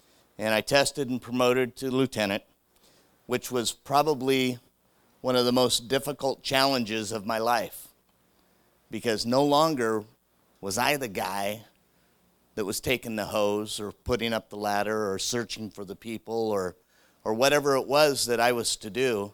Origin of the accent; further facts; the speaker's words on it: Kelso, Washington, United States; I was born and raised in Kelso. Spent pretty much all my life here, except for a brief stop in an elementary school up north when my dad was working highway construction.